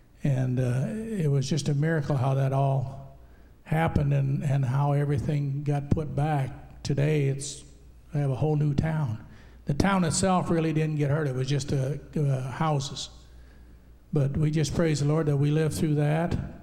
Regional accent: Iowa, United States; And we're from Iowa, and about in 2008, we had an E5 tornado go through our small town of 2,000 people

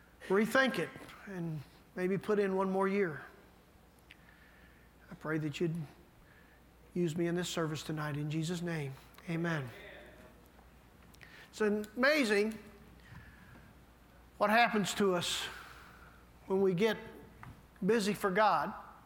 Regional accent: Little Rock, Arkansas, United States; I'm from Little Rock, Arkansas, originally. I lived just outside of town. And I didn't live in a neighborhood. I lived on a couple acres of land

